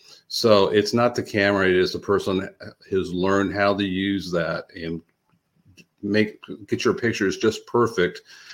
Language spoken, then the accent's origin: English; Midwest, United States; I'm originally from the Midwest, where I used to grow tea roses.